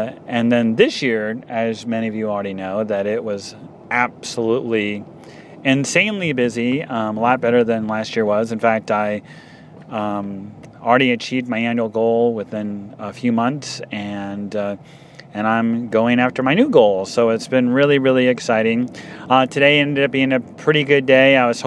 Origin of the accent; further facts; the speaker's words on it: Indiana, United States; because, you know, I'm from Indiana, so I could use something like Hoosier.